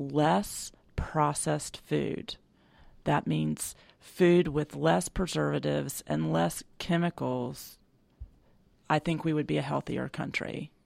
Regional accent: North Carolina, United States; also born or lived in New Jersey; I'm originally from New Jersey, but grew up most of my life in North Carolina, and 17 years ago moved to the metro area

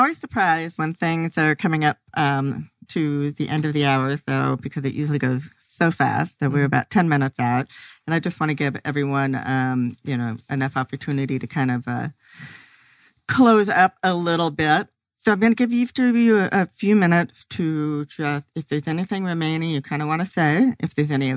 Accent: Arizona, United States; I've grown up here. So I've seen that change where you, when I've traveled in the past. I never said I was from Phoenix or Scottsdale because nobody really knew what that was.

